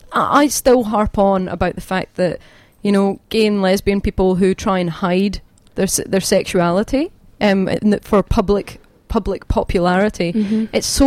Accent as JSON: {"language": "English", "region": "Scotland", "country": "United Kingdom", "said": "I, believe it or not, I'm Scottish."}